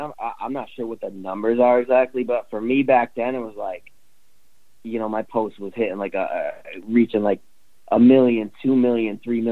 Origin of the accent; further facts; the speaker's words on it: Westfield, Massachusetts, United States; I'm from Westfield, Massachusetts.